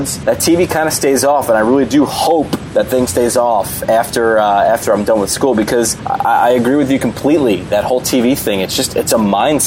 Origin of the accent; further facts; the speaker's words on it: New York City, New York, United States; born there; I was born in the Bronx and I'm a Yankee fan